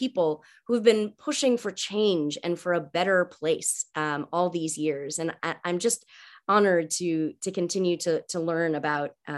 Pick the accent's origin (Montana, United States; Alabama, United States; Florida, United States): Alabama, United States; I grew up in Alabama and then, you know, moved around and came back to the South.